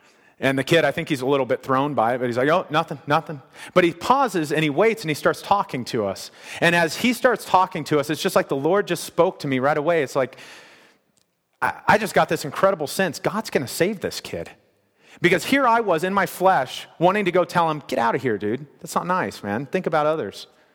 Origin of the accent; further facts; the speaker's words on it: Kentucky, United States; I grew up in Kentucky. The whole state smells like cigarette smoke